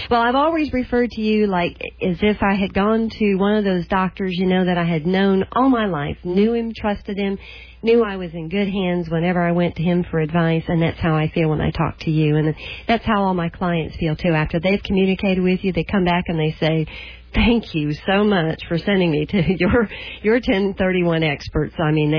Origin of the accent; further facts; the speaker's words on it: Florida, United States; Now, being a Floridian, you know, born and raised in Florida, never having seen any snow